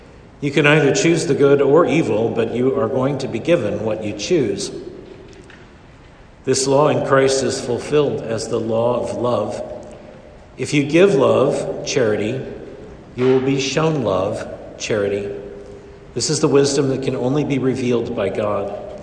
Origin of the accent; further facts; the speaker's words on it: Kansas City, United States; born there; Did you know that's where I'm born? I was born in Kansas City. I love Kansas City.